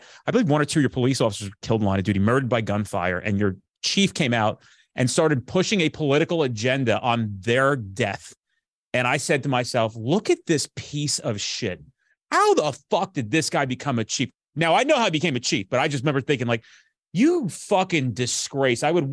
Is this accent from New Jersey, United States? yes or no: yes; New Jersey, United States; I'm from New Jersey.